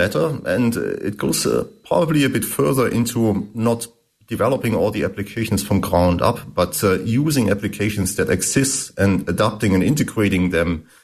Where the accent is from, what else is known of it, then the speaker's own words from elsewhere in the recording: Germany; English is a second language; moved away as an adult; You might have heard from my accent that I'm actually German. So I started my career back in Germany a long time ago in ICT, first in engineering.